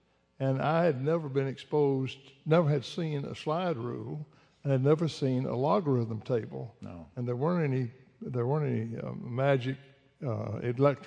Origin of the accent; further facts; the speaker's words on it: Deep South, United States; Of course, I'm from the Deep South. I was opposed to the union.